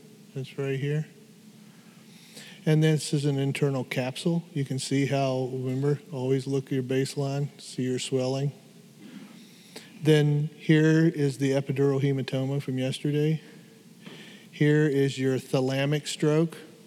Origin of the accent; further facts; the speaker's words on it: Appalachia, United States; Southeastern, which I'm always say I can say that because I'm Appalachian American, is that our diet has been very, very difficult